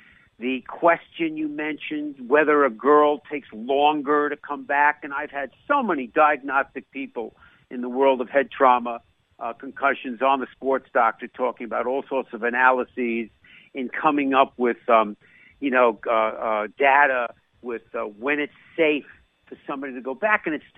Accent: New York, United States; accent: New York; You know, I'm a New Yorker. I practice my New York accent once a week.

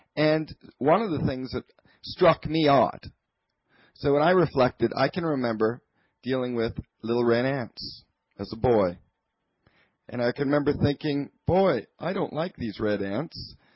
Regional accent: Canada; I grew up in Canada, a big farm, and with a very loving family.

